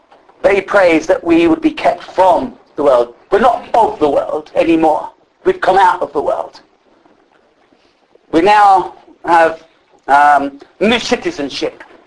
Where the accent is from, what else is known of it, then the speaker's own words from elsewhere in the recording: London, United Kingdom; because I'm a Londoner, born in London